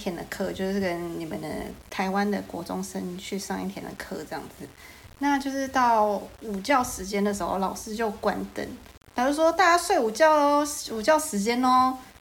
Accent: Malaysia; 他也听不出来我是马来西亚人

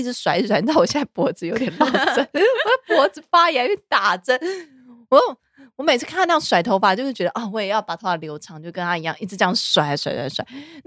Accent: Taiwan

